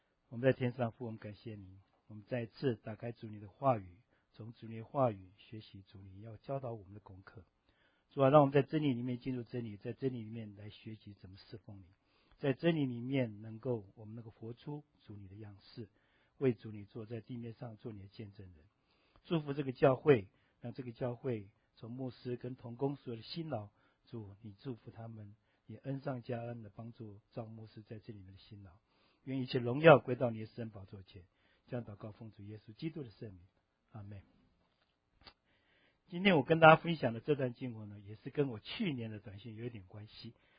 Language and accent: Chinese; Taiwan; 我因为我台湾人嘛，我吃的不是很多，一点点可以，太辣就不行了。